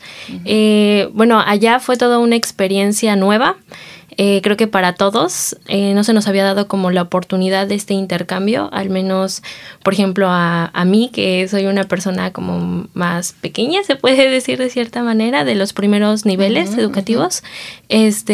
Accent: Mexico; la visión que traemos como los mexicanos, porque como allá nuestra cultura es como lo más esencial

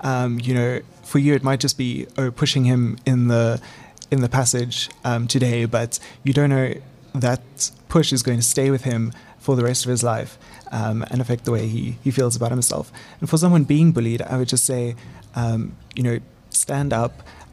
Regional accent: Melkbosstrand, Western Cape, South Africa; I grew up in Melkbosstrand. It's a small village on the west coast. So everyone kind of knew everyone because it was so small. And it was a very safe place to grow up, but very quiet.

